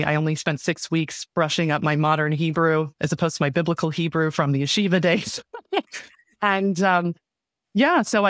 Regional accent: Maryland, United States; So I was raised in Maryland, in a small town bordering D.C., and I was born Jewish, but not religious.

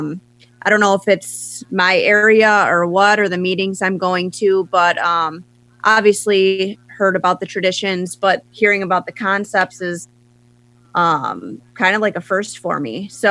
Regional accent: Detroit, Michigan, United States; I'm an alcoholic from Detroit area.

